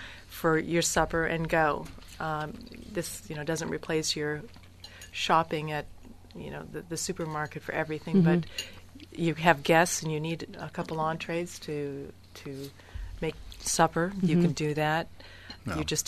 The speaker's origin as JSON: {"language": "English", "town": "Casanova", "region": "Wisconsin", "country": "United States", "tie": "born or raised there", "lives_now": "California, United States", "said": "every time I go home to Casanova, Wisconsin, I always bring back a suitcase full of this cheese"}